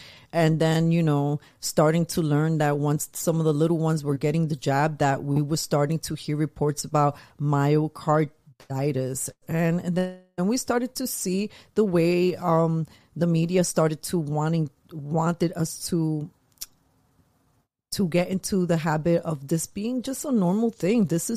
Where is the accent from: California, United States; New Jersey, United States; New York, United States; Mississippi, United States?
New York, United States; I'm from New York. I was working that day in the city when the Twin Towers, oh boy, with the World Trade Center went down